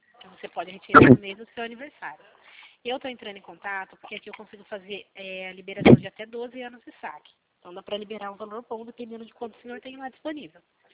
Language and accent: Portuguese; Piracicaba, São Paulo, Brazil; eu sou daqui de Piracicaba